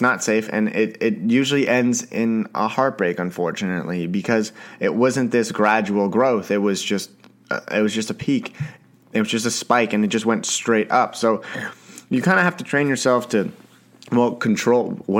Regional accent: Canada; Sorry, I am a Canadian boy.

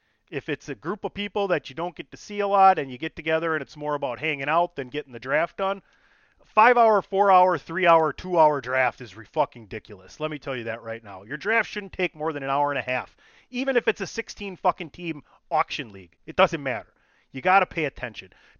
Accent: Milwaukee, Wisconsin, United States; I am born and raised in Milwaukee.

